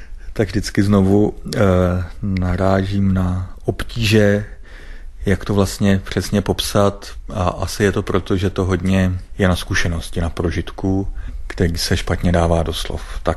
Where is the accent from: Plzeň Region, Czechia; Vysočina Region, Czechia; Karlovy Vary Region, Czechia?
Plzeň Region, Czechia; Plzeň; postupně jsme zatoužili tehdy ještě jako Plzeňáci na nějakém takovém místě i trvale žít.